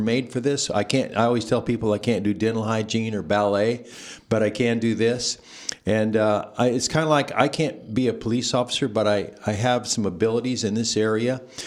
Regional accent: Texas, United States; born there; now in Napa, United States; Well, Ira, I was actually born in Texas, so don't hold that against me.

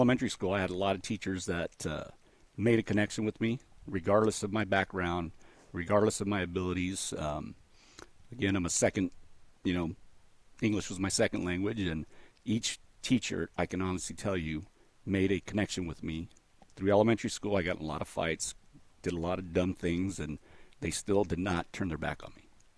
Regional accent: United States; first language Spanish; English is a second language; Spanish was my first language, so I struggled in school, got held back in elementary school.

